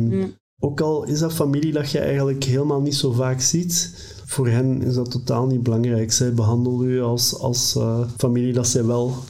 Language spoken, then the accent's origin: Dutch; Flanders, Belgium; dat je als Limburger... toch een heel hard dat communitygevoel hebt en samenhorigheidsgevoel hebt.